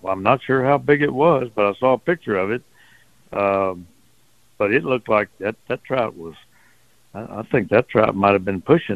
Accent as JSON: {"language": "English", "town": "Port Arthur", "region": "Texas", "country": "United States", "tie": "born or raised there", "said": "Yeah, I remember growing up in Port Arthur, man."}